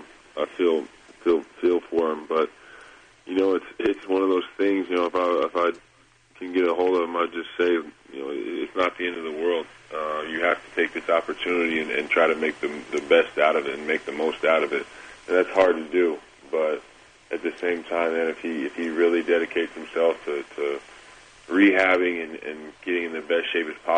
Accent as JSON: {"language": "English", "region": "Oklahoma", "country": "United States", "tie": "born or raised there", "said": "I grew up in Oklahoma. I went and played college basketball in Oklahoma, and you know, I was an Oklahoma guy all the way."}